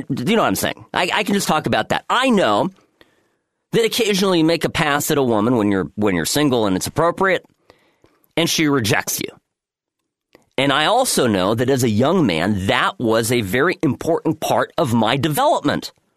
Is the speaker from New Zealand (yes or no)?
no; United States; because I'm more American than I am European. I mean, I grew up here, so I I understand the difference between European attitudes and our more prudish American ones.